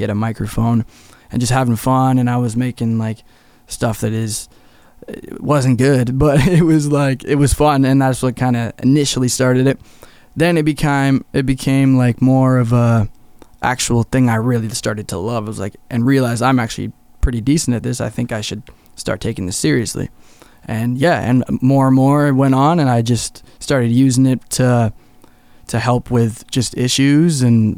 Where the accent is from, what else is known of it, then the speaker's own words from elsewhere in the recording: Qualicum, British Columbia, Canada; I'm from Qualicum, Parksville, Oceanside area, and I make music.